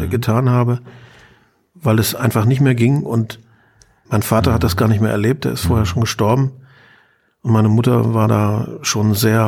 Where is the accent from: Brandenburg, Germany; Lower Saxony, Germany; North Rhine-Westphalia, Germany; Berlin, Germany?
Brandenburg, Germany; Aber eigentlich war es ein typischer kleinbürgerlicher protestantischer Lehrerhaushalt. Preußisch durch und durch. Wir stammen aus der Niederlausitz, also sind wirklich aus Preußens Kernland.